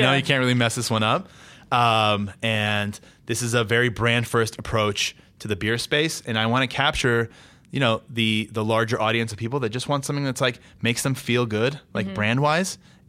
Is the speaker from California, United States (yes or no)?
yes; Los Angeles, California, United States; So, you know, I'm from LA. I'm from California.